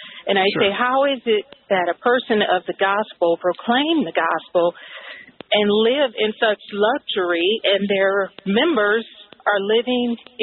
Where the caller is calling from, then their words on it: Omaha, Nebraska, United States; I'm from Omaha